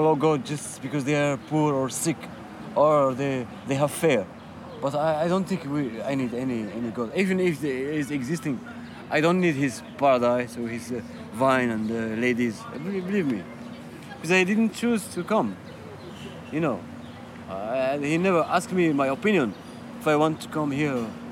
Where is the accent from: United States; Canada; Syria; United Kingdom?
Syria; Qamishli, Al-Hasakah Governorate; English is a second language; from Qamishli, north of Syria, and I am trying to go to a stable place. I born in a place that is full of war, full of troubles.